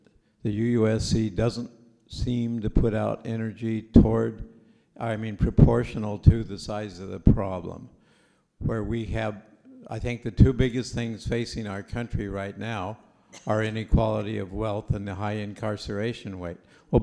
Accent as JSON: {"language": "English", "town": "Honolulu", "region": "Hawaii", "country": "United States", "said": "from Honolulu"}